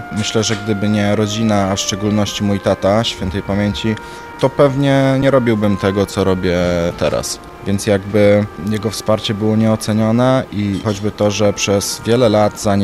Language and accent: Polish; Janów Lubelski, Lublin Voivodeship, Poland; W Janowie Lubelskim, skąd pochodzę, istnieje orkiestra dęta